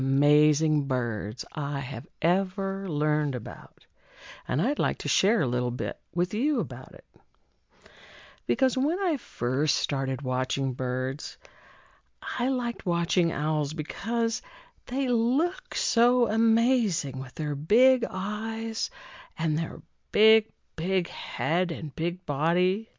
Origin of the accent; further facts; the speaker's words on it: Midwest, United States; moved away as an adult; also born or lived in Seattle; I grew up in the Midwest, and I set off on a journey when I was 20 years old to live in the desert. But I kind of got blown off course, and I ended up in Seattle. And I stayed there for 40 years.